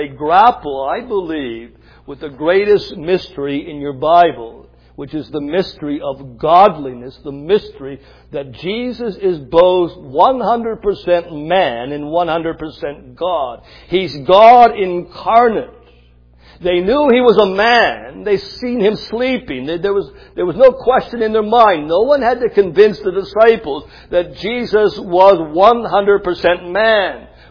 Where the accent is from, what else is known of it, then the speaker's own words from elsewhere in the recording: Canada; Growing up in Canada, we had a few fishing expeditions with my father.